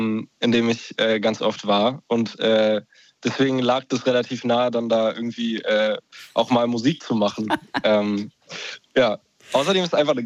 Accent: Saxony-Anhalt, Germany; Ich komme ja selber aus Sachsen-Anhalt, also auch aus dem Osten.

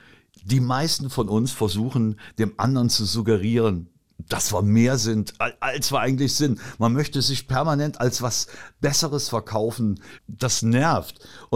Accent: Trier, Rhineland-Palatinate, Germany; Da gab es halt früher bei uns in Trier, da gab es diese Rock'n'Roll-Szene

